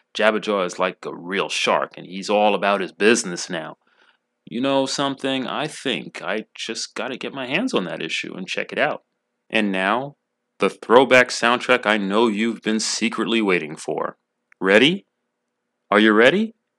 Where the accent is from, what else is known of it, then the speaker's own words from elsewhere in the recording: New York, United States; is an inspirational and talented group from my home state of New York.